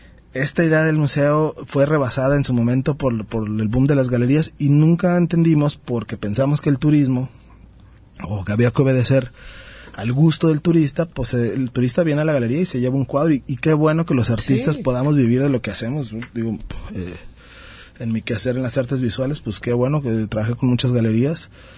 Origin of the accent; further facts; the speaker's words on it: Oaxaca, Mexico; Te lo digo como oaxaqueño, lleva, claro, mucho tiempo.